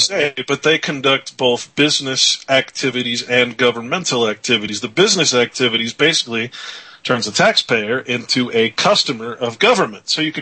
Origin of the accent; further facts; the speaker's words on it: Hollywood, California, United States; Look, I'm from Hollywood. I spent 6-7 years there, so I boycott anything that comes out of Hollywood.